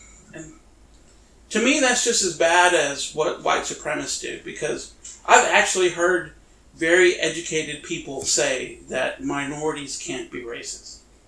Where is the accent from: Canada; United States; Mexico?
United States; Dallas, Texas; also born or lived in Hondo, United States; well, dude, you know I'm from Dallas. No, where are you really from? Yeah. I was like, well, I was born in Hondo.